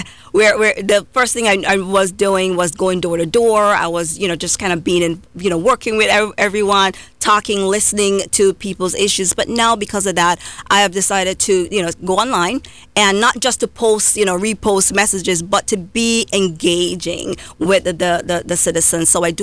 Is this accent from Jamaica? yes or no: yes; Ocho Rios, Saint Ann, Jamaica; where I grew up in Ocho Rios, had my own group where we worked on the performing arts.